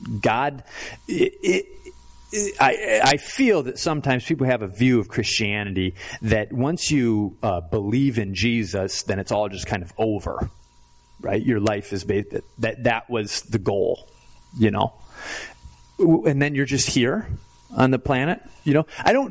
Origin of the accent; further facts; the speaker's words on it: Grand Rapids, Michigan, United States; I have a friend, a kid I grew up with in Grand Rapids